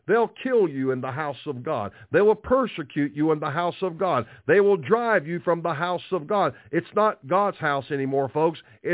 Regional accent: West Virginia, United States; We come from two different parts of the country. She's from California. I'm from West Virginia. Our philosophy is different.

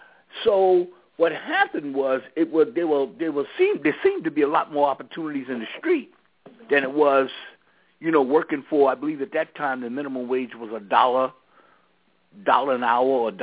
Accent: New York City, New York, United States; Well, I grew up in Harlem

